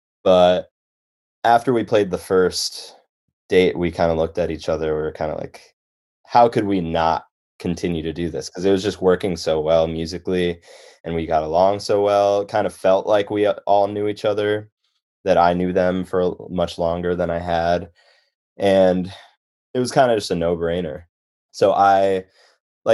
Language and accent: English; Chicago, Illinois, United States; So as I said before, I grew up in Chicago, so I was not a founding member